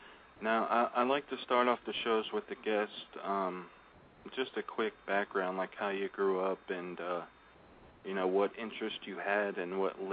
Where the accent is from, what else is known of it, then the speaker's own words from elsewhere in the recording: Derby, Connecticut, United States; born there; We were both born in Connecticut. I was born in Derby. You were born in Waterbury. That's pretty cool. I actually went to Crosby High when I moved back up there.